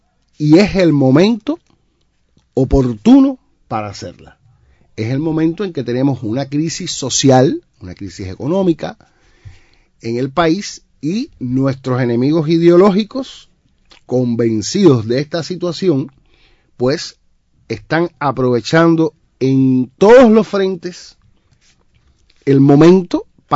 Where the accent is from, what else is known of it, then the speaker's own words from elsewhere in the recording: Cuba; como buen cubano que somos